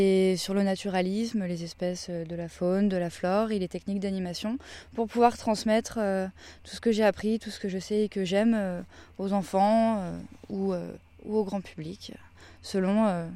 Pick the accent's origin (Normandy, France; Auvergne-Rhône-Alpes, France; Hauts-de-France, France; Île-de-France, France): Auvergne-Rhône-Alpes, France; ça correspond au climat que j'ai chez moi en Auvergne.